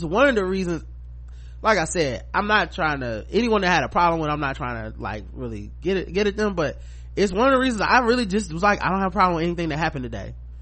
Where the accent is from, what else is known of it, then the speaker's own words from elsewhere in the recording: the South, United States; plus we are from the South.